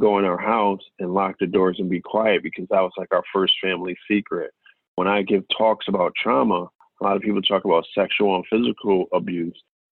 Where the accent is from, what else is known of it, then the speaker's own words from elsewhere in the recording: Stamford, Connecticut, United States; So I grew up in Stamford, Connecticut. I always say the West Side. So I grew up in Stamford on the West Side.